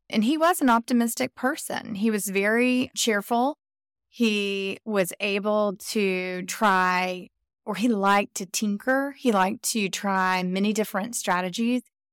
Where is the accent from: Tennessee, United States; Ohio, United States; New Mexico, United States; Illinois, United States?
Tennessee, United States; Winchester; He grew up in my hometown, Winchester, Tennessee. It's a really country town.